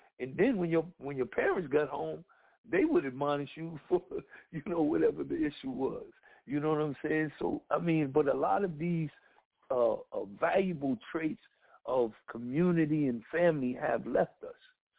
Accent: Paterson, New Jersey, United States; And then growing up in Patterson, I was, you know, always raised to care for the people who are nearest to you.

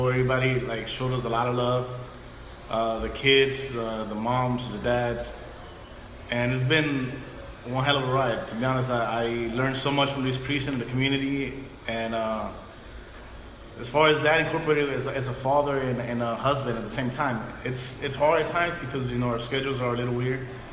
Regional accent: New York City, New York, United States; I grew up uptown in Washington Heights. I moved to the Bronx. So I'm used to, you know, the city.

